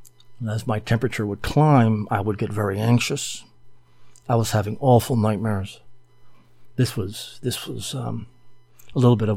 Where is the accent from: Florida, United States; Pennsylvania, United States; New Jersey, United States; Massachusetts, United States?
New Jersey, United States; That's the part of New Jersey where I'm from. I'm from Union County. And they reference many places that I knew as a kid. Everyone talked like that when I was growing up.